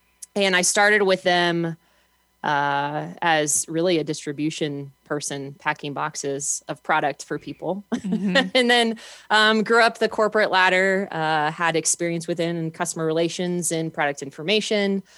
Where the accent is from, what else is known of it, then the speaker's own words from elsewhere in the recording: Columbus, Ohio, United States; now in Nebraska, United States; I am originally from Columbus, Ohio, so I never grew up in the hunting lifestyle until I moved out to Nebraska, the simple life in Nebraska.